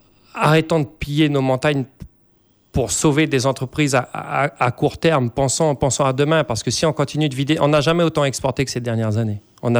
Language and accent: French; New Caledonia; born there; Je me suis toujours senti calédonien avant de me sentir français. Mon pays, c'est la Nouvelle-Calédonie. Je suis né en Nouvelle-Calédonie, je vais mourir en Nouvelle-Calédonie